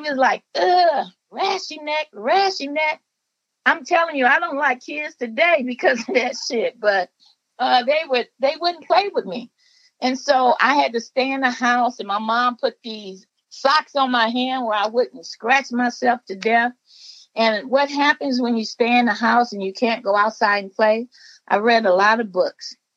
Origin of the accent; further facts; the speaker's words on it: Los Angeles, California, United States; I grew up in South Central LA. If you ever watch Boys in the Hood, that's my hood.